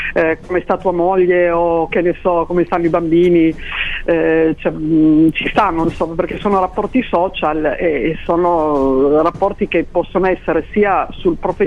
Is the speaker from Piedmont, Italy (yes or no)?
yes; Asti, Piedmont, Italy; Io sono di Asti